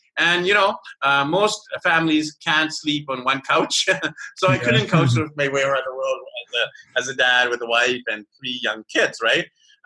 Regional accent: Canada; So I was born and raised in Canada

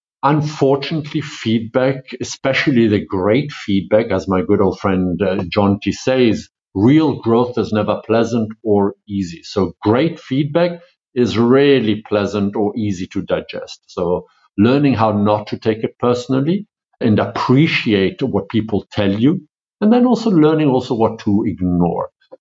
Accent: Switzerland; I'm originally from Switzerland, but Italian, German, and South African.

